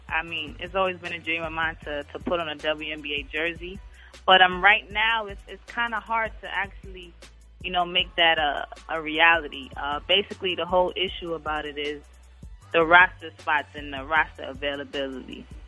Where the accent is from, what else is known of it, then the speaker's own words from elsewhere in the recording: Brooklyn, New York, United States; I'm from Brooklyn, so I'm kind of biased